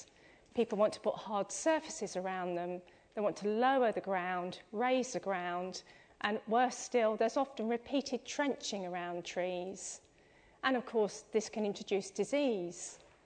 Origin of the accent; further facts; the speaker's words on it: East of England, United Kingdom; so I don't know if you can tell, but I'm from Essex.